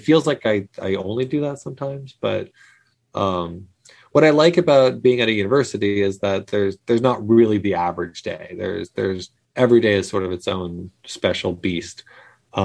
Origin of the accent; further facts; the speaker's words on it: Maine, United States; also born or lived in Germany / Georgia; Probably the longest time I lived in one place before being an adult was in Maine, where I went to high school for 8 years.